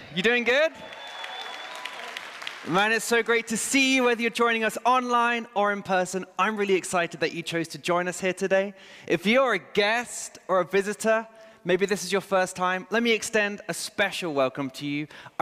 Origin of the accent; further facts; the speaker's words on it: England, United Kingdom; I, as an Englishman, think that the United States is better than England.